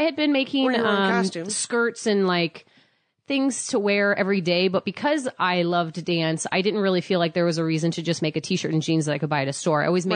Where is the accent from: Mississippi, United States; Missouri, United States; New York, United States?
Missouri, United States; St. Louis; Because I'm from St. Louis.